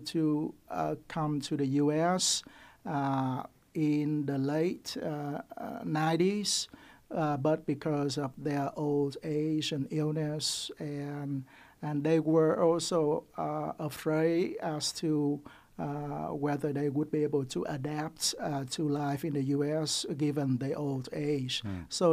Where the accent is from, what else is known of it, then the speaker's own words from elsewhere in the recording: Vietnam; now in United States; And as you mentioned before, I am a refugee from Vietnam.